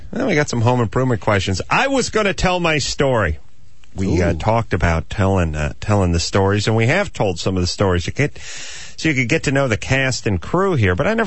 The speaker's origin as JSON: {"language": "English", "town": "North Hollywood", "region": "California", "country": "United States", "tie": "born or raised there", "said": "I grew up in North Hollywood, poor, but not proud."}